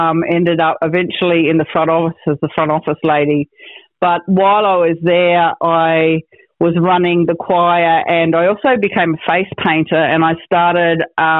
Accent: South Australia, Australia; born there; So I was born in South Australia. So South Australians were settled more like it was a very English pommy, I still say dance and plant and chance

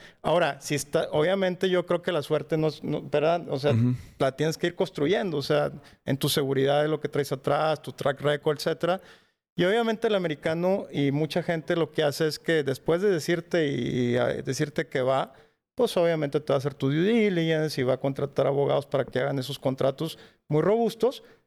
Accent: Mexico; yo de mexicano y puros americanos

